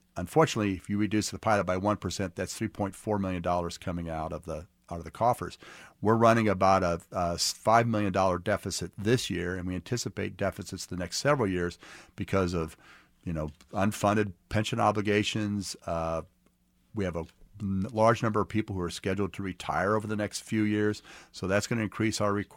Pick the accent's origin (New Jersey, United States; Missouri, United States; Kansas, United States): Kansas, United States; Kansas City; it was the same kind of experience I had growing up in Argentine. Argentine was a vibrant commercial center.